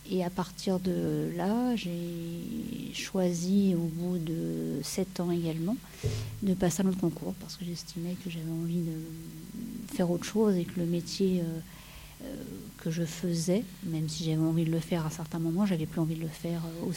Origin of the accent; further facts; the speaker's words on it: Troyes, Grand Est, France; Alors je viens de l'aube de la Champagne-Ardenne, de Troyes plus particulièrement.